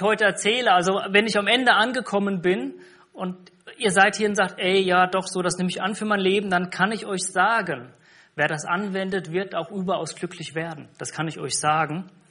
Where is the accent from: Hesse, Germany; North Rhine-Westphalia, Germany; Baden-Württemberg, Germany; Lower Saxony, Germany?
Hesse, Germany; Ahlbach; gab es samstagsabends einen Gottesdienst und sonntagsmorgens bei uns in Ahlbach